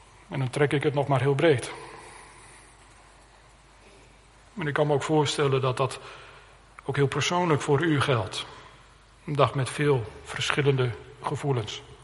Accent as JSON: {"language": "Dutch", "town": "Harderwijk", "region": "Gelderland", "country": "Netherlands", "tie": "born or raised there", "said": "Ik denk aan de plaats waar ik opgegroeid ben, Harderwijk."}